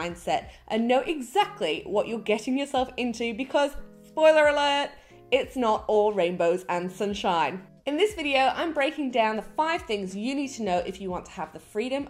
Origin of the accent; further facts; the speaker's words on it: England, United Kingdom; now in Australia; Yes, I am English, but I have lived in Australia for coming up to 10 years.